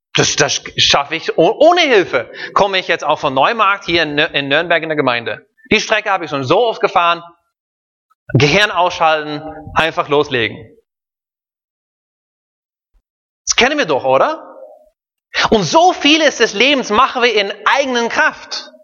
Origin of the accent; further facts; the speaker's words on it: Netherlands; Ich bin in Holland groß geworden